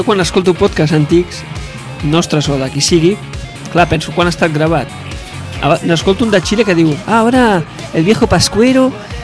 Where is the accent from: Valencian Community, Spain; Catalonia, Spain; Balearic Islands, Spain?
Catalonia, Spain; Barcelona; De Barcelona.